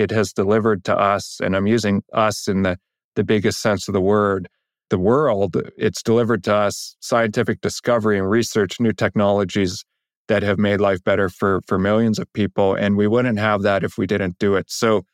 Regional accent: Canada; And for me as an astronaut, but just as a Canadian, that's a point of extreme pride.

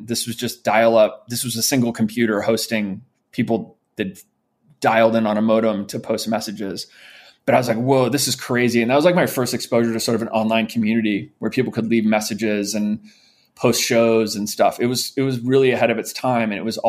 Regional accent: St. Louis, Missouri, United States; also born or lived in New York; I was born in New York. We lived in New York until I was around five. And we moved to St. Louis, Missouri when I was five.

